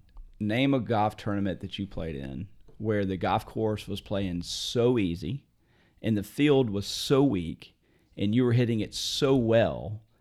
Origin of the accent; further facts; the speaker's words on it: Indiana, United States; I grew up in Indiana.